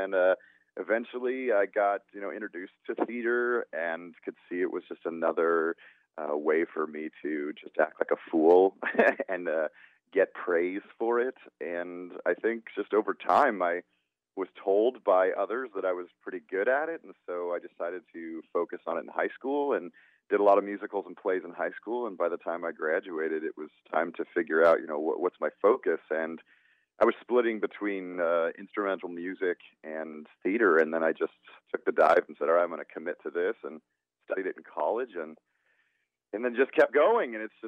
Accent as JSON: {"language": "English", "town": "Phoenix", "region": "Arizona", "country": "United States", "tie": "born or raised there", "said": "Well, once again, I was born and raised in Phoenix."}